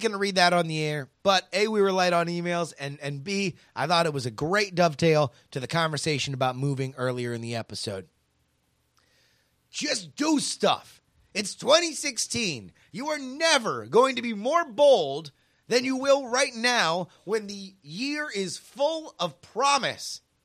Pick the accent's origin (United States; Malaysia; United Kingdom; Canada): Canada; I have never been outside of North America. I'm from Canada, and I've only been to the U.S. a handful of times